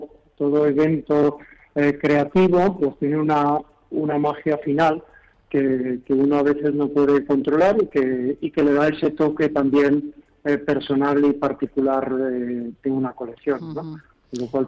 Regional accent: Basque Country, Spain; now in Madrid, Spain; yo que nací en el campo, nací en Álava, en una granja, y desde que más en el campo, desde que, como digo yo muchas veces, no soy de pueblo, yo soy de granja, desde más de campo. Pues después de vivir muchos años en Madrid, que llevo ya 35 años

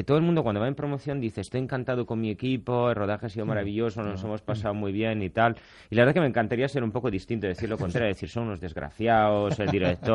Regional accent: Italy; Spanish is a second language; moved away as an adult; now in Spain; soy un productor italiano, soy internacional, aunque lleve 20 años en España

